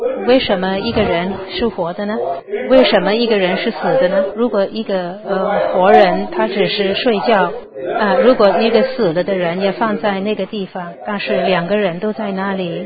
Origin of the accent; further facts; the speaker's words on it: China; 我们很了解这种的事情，我们中国人呢就把灵和云都放在一起